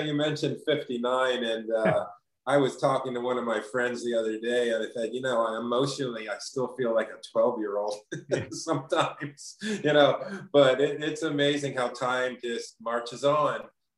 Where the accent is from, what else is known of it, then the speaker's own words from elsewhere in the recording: Hershey, Pennsylvania, United States; I grew up in Hershey, and playing career moved back here. So I've been in Hershey most of my life.